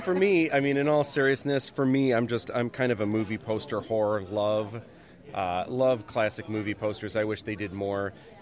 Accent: Sterling Heights, Michigan, United States; I am, yeah. I grew up in Sterling Heights, which is a little bit east of here, and right now I live in Macomb Township, which is a little bit more east of here.

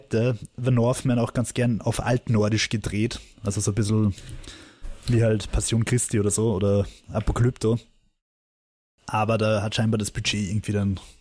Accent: Austria; Na, also, für mich als Österreicher

